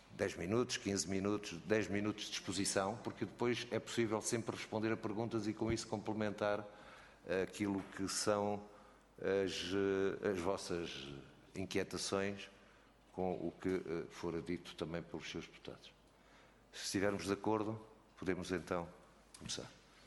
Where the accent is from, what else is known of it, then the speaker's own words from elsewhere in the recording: Coimbra, Centro, Portugal; dizer-vos que sou de Coimbra e que, portanto, quero o melhor para a minha terra, para a minha cidade, para o meu concelho, para a minha região